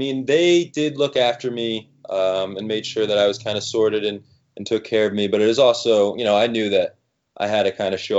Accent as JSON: {"language": "English", "country": "United States", "said": "I had to make people at least like question whether I was from America until I opened my mouth and spoke and they heard my accent. They'd be like, okay, now he's American for sure."}